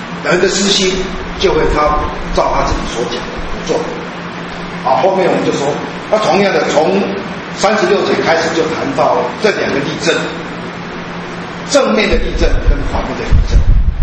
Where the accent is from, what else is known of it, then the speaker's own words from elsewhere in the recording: China; 这个跟我们中国人很类似，我们中国人说我漂流，一生漂流，但是最后我死了呀，我能够埋在我的家乡。